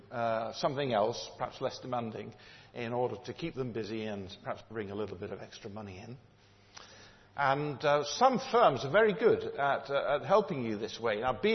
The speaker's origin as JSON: {"language": "English", "town": "Manchester", "region": "North West England", "country": "United Kingdom", "tie": "born or raised there", "lives_now": "Winsford, United Kingdom", "said": "Cheshire, which is where I now live, in a place called Winsford, I was in striking distance of my hometown, which is Manchester."}